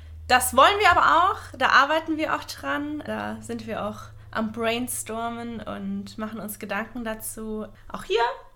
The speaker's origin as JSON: {"language": "German", "region": "Southern Germany", "country": "Germany", "said": "Ich komme aus Süddeutschland, ich bin an Fasnacht geboren."}